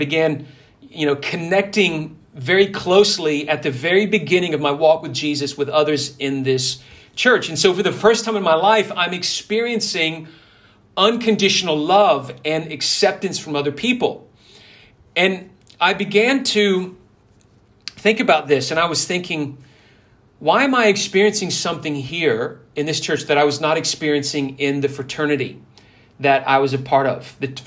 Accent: Memphis, Tennessee, United States; God connected me to a church in my hometown of Memphis, Tennessee.

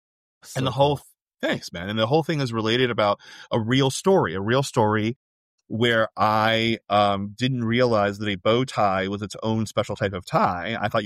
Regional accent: Orlando, Florida, United States; now in Los Angeles, United States; I grew up in Orlando and now I live in Los Angeles.

